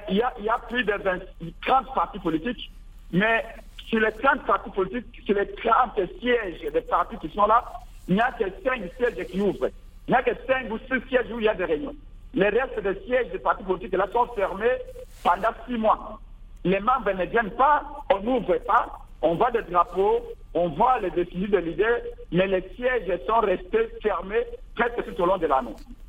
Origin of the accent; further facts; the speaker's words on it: Lodja, Sankuru, DR Congo; qui est au Kassai et qui est, par exemple, chez moi, à Lodja là-bas et tout ça